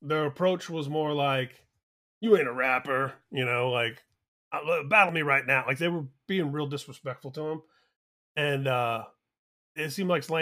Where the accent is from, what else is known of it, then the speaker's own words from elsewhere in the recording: Midwest, United States; as an Irish Catholic from the Midwest myself.